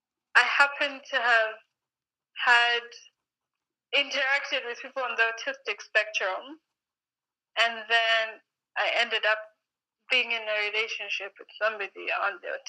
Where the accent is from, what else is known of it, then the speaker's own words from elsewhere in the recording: Nairobi, Kenya; I was born in Africa, in Nairobi, Kenya.